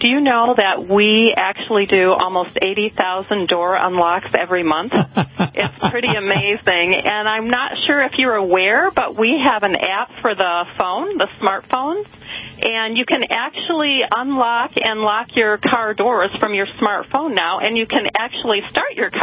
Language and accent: English; Detroit, Michigan, United States; I'm from Michigan, right, in Detroit, and people definitely use that app.